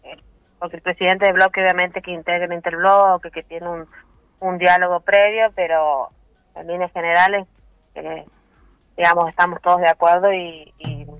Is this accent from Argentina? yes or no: yes; San Luis, Argentina; tanto como argentinos, como puntanos y como puntanas podamos tener un respiro